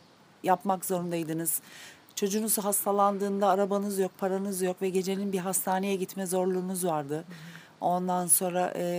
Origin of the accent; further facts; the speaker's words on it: Istanbul, Turkey; Doğma büyüme Beaumont Şişlili öyle söyleyeyim.